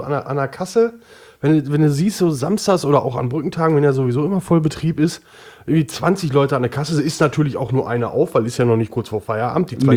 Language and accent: German; Oberhausen, North Rhine-Westphalia, Germany; Ich komme ja aus Oberhausen.